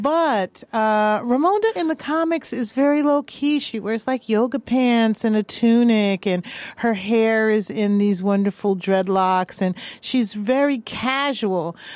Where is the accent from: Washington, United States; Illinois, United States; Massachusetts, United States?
Massachusetts, United States; I could relate to my roots in Massachusetts and some of the things that we did as kids